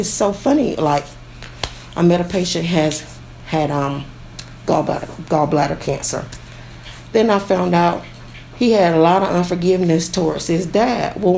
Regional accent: Greene County, United States; And because I'm from Greene County, it's an honor to be able to give it back to the community.

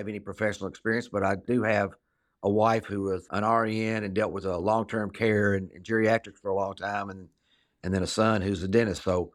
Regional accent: Bowling Green, Kentucky, United States; My wife and I, neither one originally were from here, or like you, I grew up in Bowling Green, but my wife grew up in Columbia.

